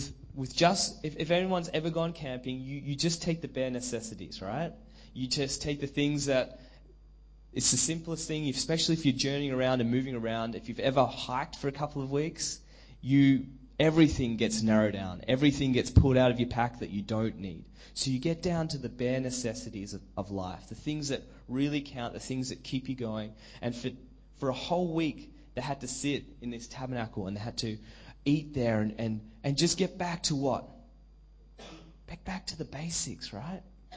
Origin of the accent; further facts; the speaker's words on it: Australia; I was like, oh, don't worry about that. I'm from Australia. I'll just go camp.